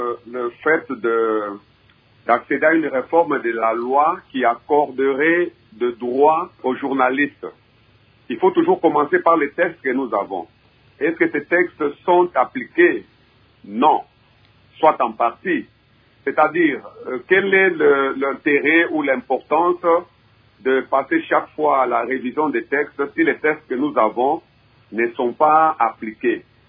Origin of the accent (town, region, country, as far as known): DR Congo